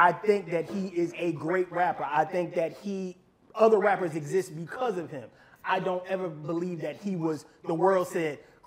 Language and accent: English; the South, United States; I'm from the South.